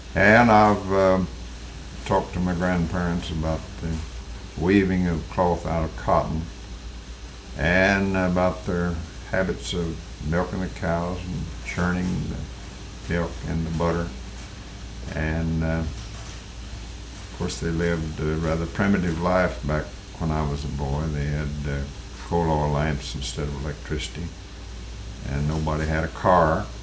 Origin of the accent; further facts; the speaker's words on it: Williamsburg, Kentucky, United States; born there; I was born in Williamsburg, Kentucky.